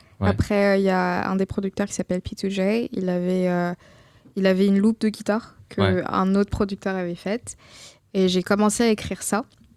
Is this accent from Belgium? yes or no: no; Gabon; parce que j'ai grandi au Gabon, on avait toute sa musique tout le temps.